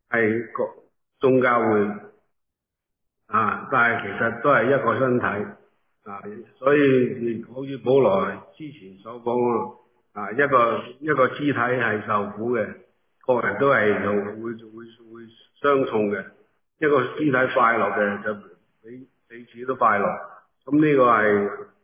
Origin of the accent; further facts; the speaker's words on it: China; 正如我哋中国人有句说话